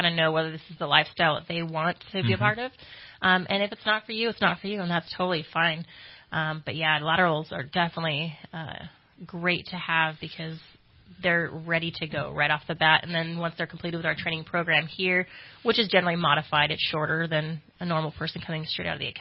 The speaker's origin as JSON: {"language": "English", "town": "Modesto", "region": "California", "country": "United States", "tie": "born or raised there", "lives_now": "Redding, United States", "said": "I grew up born and raised in Modesto Turlock area, so I had a lot of family and friends down there"}